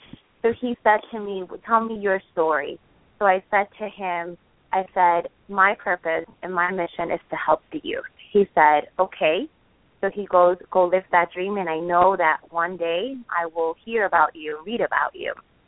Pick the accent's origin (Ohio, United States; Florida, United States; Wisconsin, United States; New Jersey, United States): New Jersey, United States; I had just suffered a major accident, so I had to come back to my hometown of New Jersey.